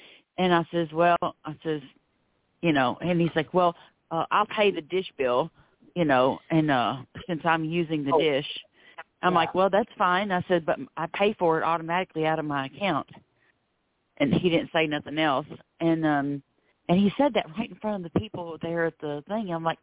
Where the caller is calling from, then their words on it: Florida, United States; I'm the one from Florida with the man that's the addiction.